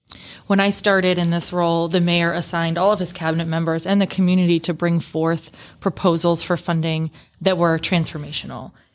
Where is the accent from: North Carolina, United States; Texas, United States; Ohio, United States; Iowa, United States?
Ohio, United States; Painesville Township; I grew up in Painesville Township in Lake County.